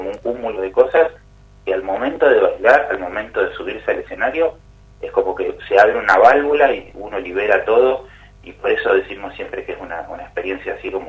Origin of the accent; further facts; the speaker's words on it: Río Grande, Tierra del Fuego, Argentina; Sí, soy de acá de Río Grande, por suerte.